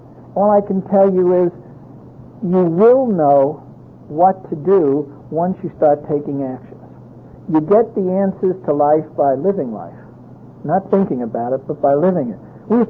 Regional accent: San Diego, California, United States; because I'm from San Diego, hopefully where you'll all come to the International.

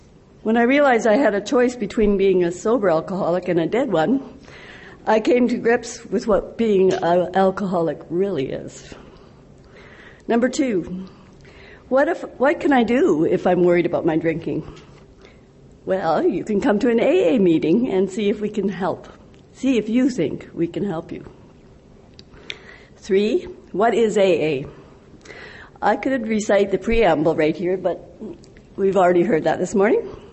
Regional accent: British Columbia, Canada; now in Manitoba, Canada; I'm an alcoholic from Manitoba, Canada. And I'm not originally from Manitoba. I'm originally from British Columbia. I sobered up in Calgary, Alberta, and now I live in Manitoba, Canada.

